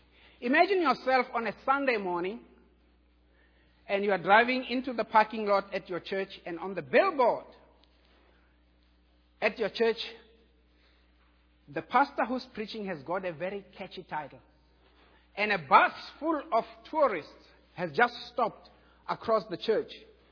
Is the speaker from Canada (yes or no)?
no; South Africa; born there; Even though I was born in South Africa, I was asked to greet you like that.